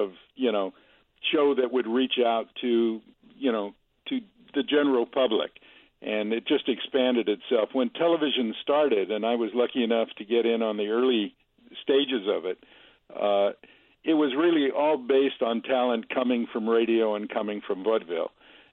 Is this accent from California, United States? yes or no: yes; Hollywood, California, United States; grew up in Hollywood, and never dawned on me that I would spend my life, you know, in this business.